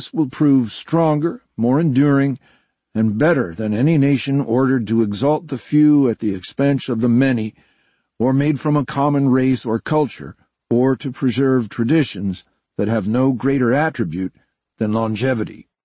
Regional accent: South Africa; I come from South Africa, and I always knew something was wrong.

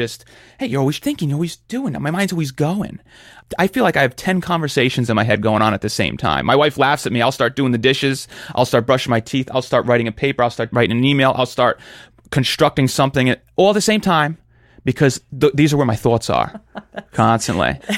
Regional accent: New Jersey, United States; I'm from Jersey.

